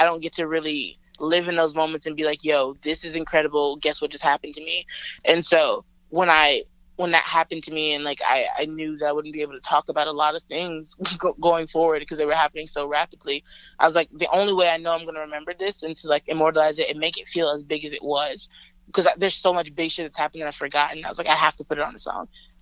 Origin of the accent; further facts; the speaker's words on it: Montgomery, Alabama, United States; from my hometown is Montgomery, there's like 3 cases for the, like, the past 3 weeks.